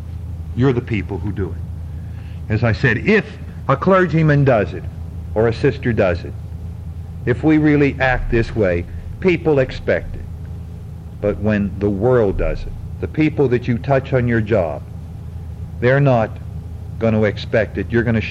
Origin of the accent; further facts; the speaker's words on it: Pennsylvania, United States; Now you can tell I'm from Pennsylvania. I don't have aunts. I have aunts.